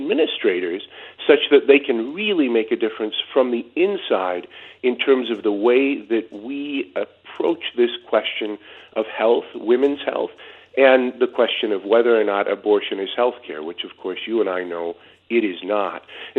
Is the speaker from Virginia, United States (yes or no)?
no; North Dakota, United States; We're from North Dakota. We're not afraid of a little snow.